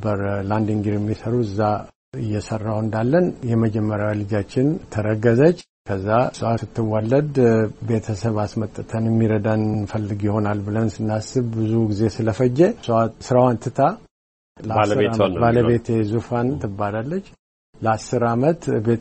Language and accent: Amharic; Addis Ababa, Ethiopia; ይሄ እኔ ጓደኛ ከወሊሶ ነው፣ እኔ ከአዲስ አበባ ነኝ።